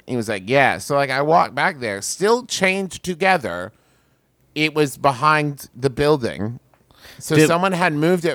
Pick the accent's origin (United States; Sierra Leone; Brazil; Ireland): United States; I'm an American, Justin. I want money for my goods and services.